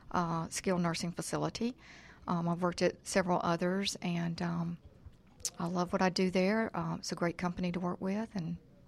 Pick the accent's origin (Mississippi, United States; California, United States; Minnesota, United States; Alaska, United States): Mississippi, United States; now in Georgia, United States; I'm originally from Mississippi. Got my bachelor's degree from University of Southern Mississippi.